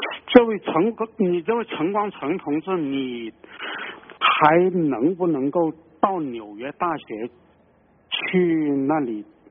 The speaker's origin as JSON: {"language": "Chinese", "region": "Hunan", "country": "China", "said": "我是湖南的，我是何青年的老乡。"}